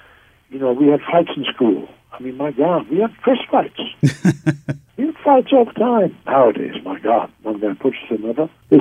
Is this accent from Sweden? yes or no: no; Germany; English is a second language; now in United States; as a boy growing up in Germany, I read a lot about the American West